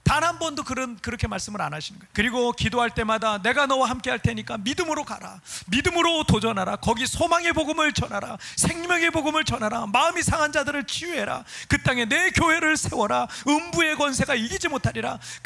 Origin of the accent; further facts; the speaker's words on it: South Korea; 저는 그냥 토종 한국인 목회만 할 걸 생각을 제가 늘 해왔어요.